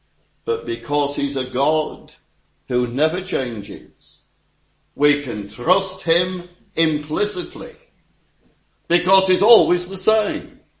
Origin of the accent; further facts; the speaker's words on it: Morecambe, North West England, United Kingdom; I went back to my hometown of Morecambe for a school reunion.